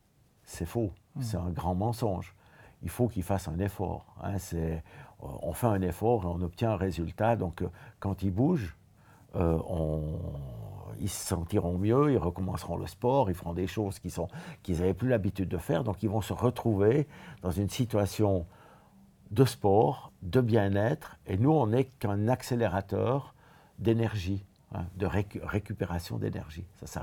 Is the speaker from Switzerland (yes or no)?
yes; Switzerland; je viens de la Suisse, donc les skieurs, c'est quelque chose qu'on connaît